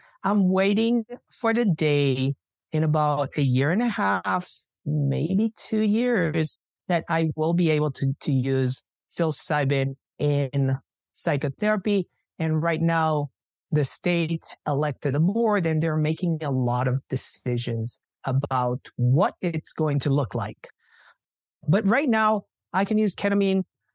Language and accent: English; Denver, Colorado, United States; I'm from Denver, Colorado, and we are, you know, the state of Colorado is very progressive when it comes to that area.